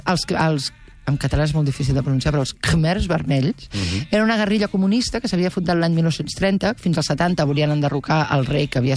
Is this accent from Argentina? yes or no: no; Mexico; Jo sóc antiimperialista, com us podeu imaginar, com a bona mexicana